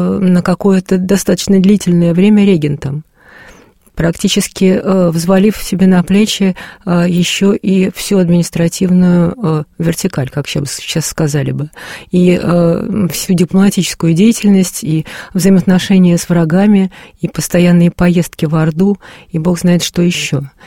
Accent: Moscow, Russia; я коренная москвичка

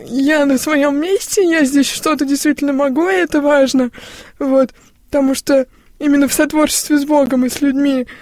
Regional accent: Simbirsk, Ulyanovsk Oblast, Russia; в газету епархии нашей Симбирской, откуда я родом

